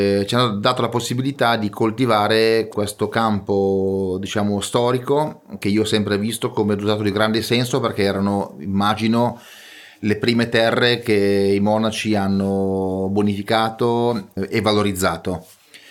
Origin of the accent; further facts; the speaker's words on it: Lombardy, Italy; io sono brianzolo, quindi conosco molto bene le dinamiche del nord Milano, meno quelle del sud.